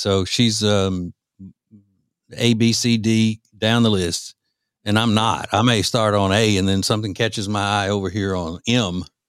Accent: Louisiana, United States; Bojangles, to me, even though I grew up in Louisiana, Bojangles is better to me than Popeyes.

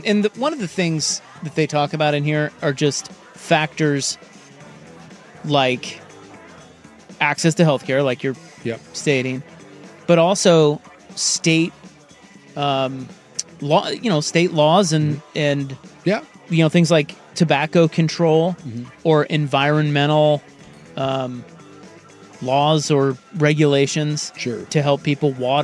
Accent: Salina, Kansas, United States; I grew up in Salina, Kansas.

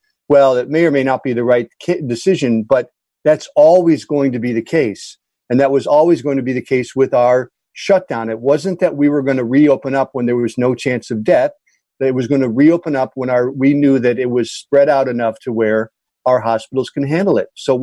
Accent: Illinois, United States; So I grew up in Kankakee County.

